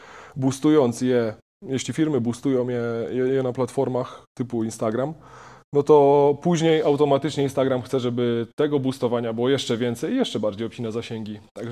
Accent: Bydgoszcz, Kuyavian-Pomeranian Voivodeship, Poland; now in Lublin, Poland; Ja pochodzę z Bydgoszczy, dokładnie.

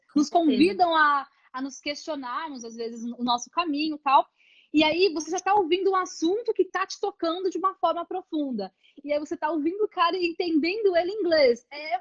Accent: Osasco, São Paulo, Brazil; Eu vim de Osasco, né, São Paulo

